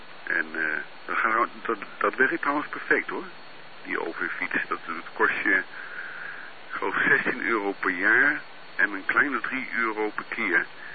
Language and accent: Dutch; Groningen, Netherlands; born there; Ik ben daar geboren in Groningen, maar ik heb niks met Groningen.